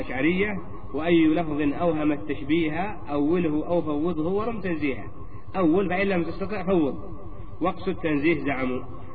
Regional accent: Yemen; وعندنا في اليمن

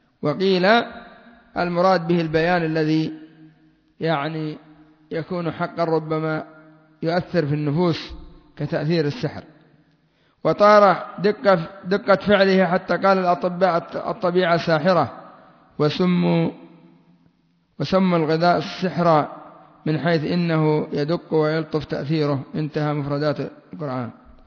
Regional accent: Yemen; وعندنا في اليمن ما يسموا الساحر في بعض المناطق

